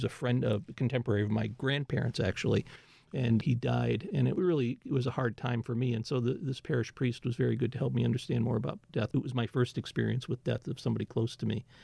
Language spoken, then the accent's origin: English; Lee, Massachusetts, United States; I grew up in Lee, Mass, and I knew the institution as North Adams State College at the time, a very different place. And then I left the Berkshires for about a 30-year period to start my career.